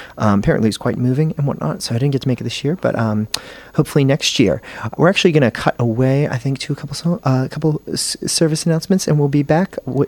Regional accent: United States; And, you know, growing up in the States, I didn't have the whole fanfare of Eurovision.

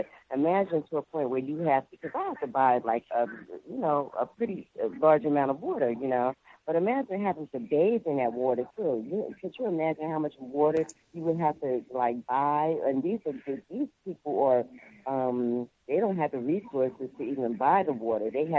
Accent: New Jersey, United States; I'm originally from North New Jersey

